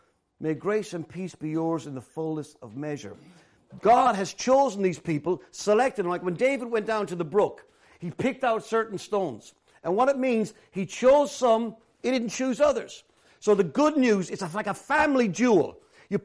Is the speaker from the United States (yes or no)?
no; Ireland; Because I'm Irish, when I come into the States, I have to go through a different line.